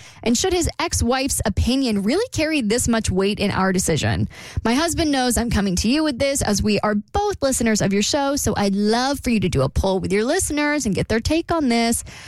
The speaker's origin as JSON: {"language": "English", "region": "the South", "country": "United States", "said": "I'm from the South, so I actually know somebody who pretty much had the same dilemma"}